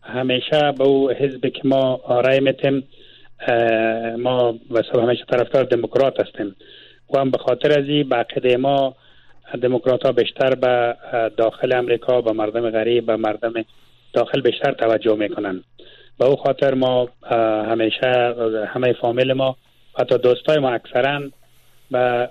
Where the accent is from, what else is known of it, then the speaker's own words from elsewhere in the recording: Mazar-i-Sharif, Balkh, Afghanistan; moved away; من از افغانستان بر آمدم، در مزار بودم اونجا زبانه.